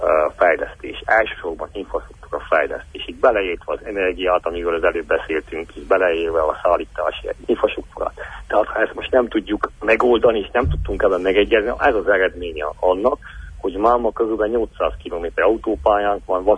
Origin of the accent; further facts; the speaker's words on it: Târgu Secuiesc, Covasna, Romania; Ha úgy nézem, hogy kézivásárhely és háromszéki vagyok